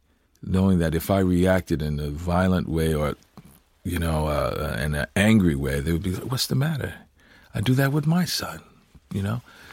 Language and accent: English; New Orleans, Louisiana, United States; Growing up in New Orleans, a very musical city. But being in a deep South, a little black boy growing up